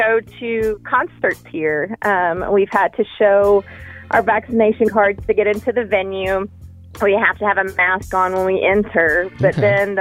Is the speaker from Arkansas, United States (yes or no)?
no; Texas, United States; Well, my family's from Texas, and we're originally from Texas, so...